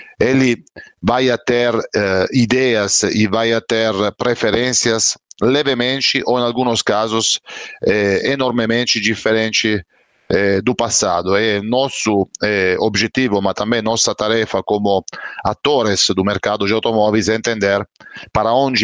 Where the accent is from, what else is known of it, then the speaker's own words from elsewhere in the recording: Italy; Portuguese is a second language; now in Brazil; sou italiano, como você está lembrando, e moro há 15 anos no Brasil, então tenho o coração dividido entre a minha família na Itália e a minha família no Brasil, porque claramente tenho uma esposa brasileira e um filho brasileiro.